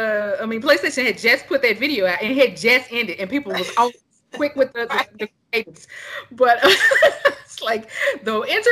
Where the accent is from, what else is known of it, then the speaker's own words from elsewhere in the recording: Texas, United States; And see, I'm from Texas. We got a hell of Mexican restaurants down here.